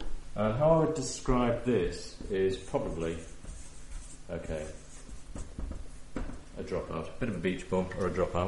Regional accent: Liverpool, North West England, United Kingdom; I know I'm from Liverpool. I grew up in a normal sort of area, went to a comp and all that sort of thing.

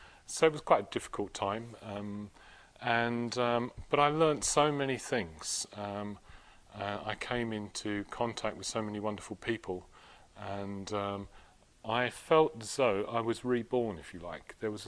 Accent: England, United Kingdom; now in Sweden; I found it very easy to make friends with people here in Sweden, even though at first, you know, being English, used to find Swedes rather reserved

